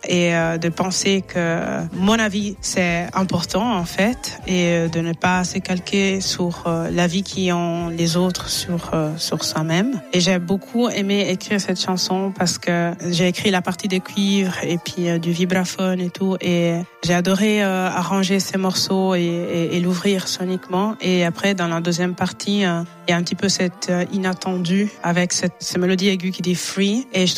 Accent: Italy; French is a second language; moved away as an adult; also born or lived in England; now in Switzerland; je suis née en Italie. J'ai toujours vécu en Italie avant d'aller en Angleterre et puis de venir en Suisse. Et récemment, j'ai commencé à sentir une espèce de manque vis-à-vis de mes origines nigérianes

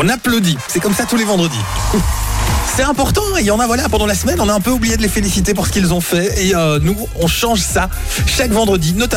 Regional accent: Liège, Wallonia, Belgium; Ah, je suis liégeois.

